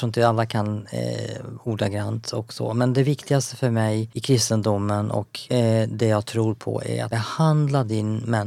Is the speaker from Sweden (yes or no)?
no; Finland; born there; Så att min familj, jag föddes i Finland.